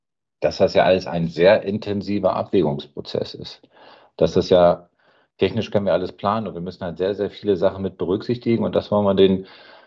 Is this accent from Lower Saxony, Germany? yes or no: yes; Lower Saxony, Germany; Ich komme aus dem Raum Hannover